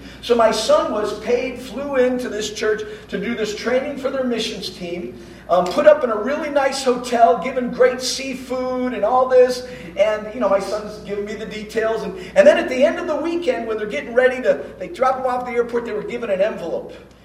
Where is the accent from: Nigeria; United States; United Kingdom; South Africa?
Nigeria; When I was growing up in Nigeria, and I kind of alluded to this, I grew up as an MK myself. My parents were missionaries in the nation of Nigeria. Back in the 70s when we moved there, I was a younger boy.